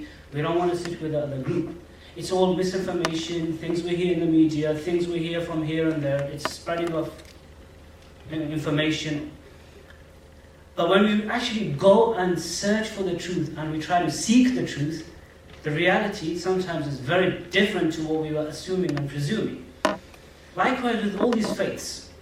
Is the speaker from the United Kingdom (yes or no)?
yes; Leicester, East Midlands, United Kingdom; Then we realized on the way that it's quite far. I come from Leicester.